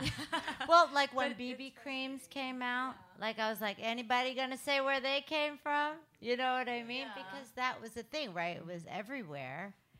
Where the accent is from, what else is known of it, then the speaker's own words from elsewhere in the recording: Philippines; being Filipino, I mean, I don't have to go far, right? I look to my grandmother and my mom, and, you know, I look at how I grew up